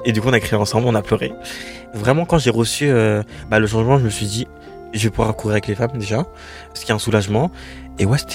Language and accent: French; France; parce que je suis française.